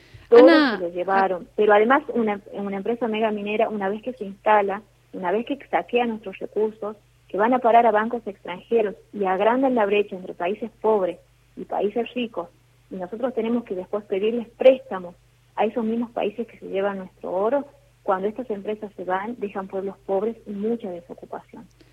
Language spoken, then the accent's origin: Spanish; Andalgalá, Catamarca, Argentina; una seguidilla de acontecimientos que vienen sucediendo en mi pueblo, demuestran que no hay paz social. En Andalgalá no están dadas las condiciones para este proyecto.